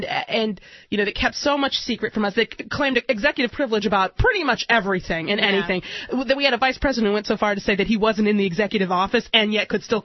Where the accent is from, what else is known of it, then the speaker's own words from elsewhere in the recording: Detroit, Michigan, United States; I grew up in Detroit, and the average home price there has plummeted